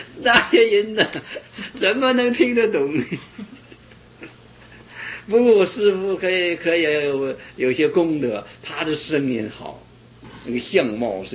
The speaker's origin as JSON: {"language": "Chinese", "region": "North China", "country": "China", "said": "那时候啊，我是北方人"}